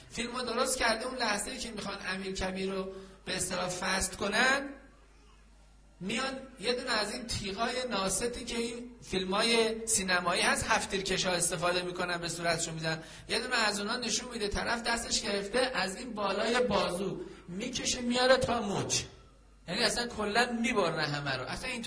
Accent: Iran; به عنوان یک مسلمان و به عنوان یک ایرانی

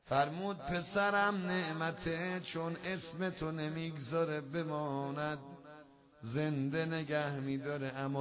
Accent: Iran; ما ایرانی هستیم.

